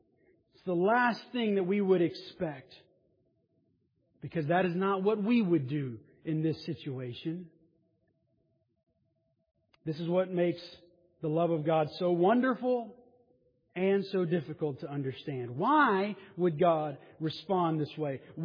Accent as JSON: {"language": "English", "region": "the South", "country": "United States", "tie": "born or raised there", "said": "Now, I grew up in the South, and it was a very normal thing to have a date in the wilderness."}